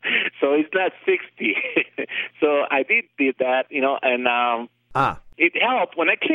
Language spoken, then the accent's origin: English; New Mexico, United States; Well, I'm from San Lampar, New Mexico.